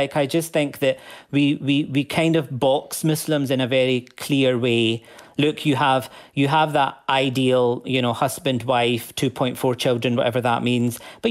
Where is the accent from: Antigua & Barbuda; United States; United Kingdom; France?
United Kingdom; Glasgow, Scotland; what it was like for me growing up in Glasgow.